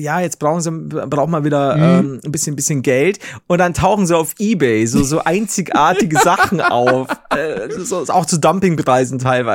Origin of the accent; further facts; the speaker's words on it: Germany; ich bin ja Deutscher und deswegen da habe ich mir überlegt, irgendwas Deutsches vielleicht.